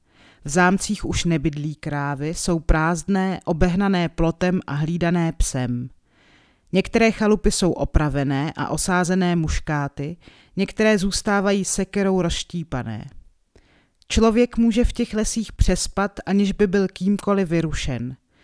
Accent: Cheb, Karlovy Vary Region, Czechia; born there; Román, jehož nejtragičtější pasáže se odehrávají v mém rodném městě Chebu

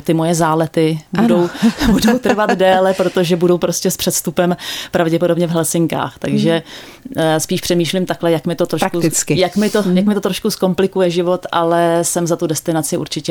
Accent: Prague, Czechia; tím, že jsem jako dítě vyrůstala v Praze a jako studentka jsem se přivydělávala jako průvodkyně

